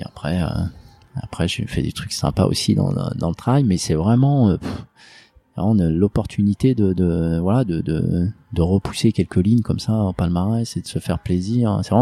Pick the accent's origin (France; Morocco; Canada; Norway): France; Lyon, Auvergne-Rhône-Alpes; Moi, je suis lyonnais, donc c'est une course. Donc c'est mythique, je pense, en France, mais encore plus à Lyon.